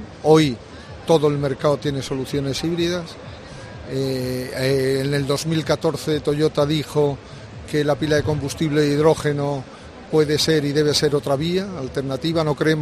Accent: Spain

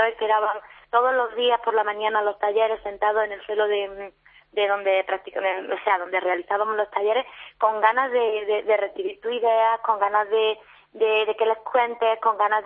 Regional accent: Spain; voy a que me muestres cómo lo hacéis para poder apoyarte desde lo que yo sé como español. No a enseñarte, sino a que intercambiemos a nivel cultural lo que yo traigo de España y lo que tú tienes en Cuba.

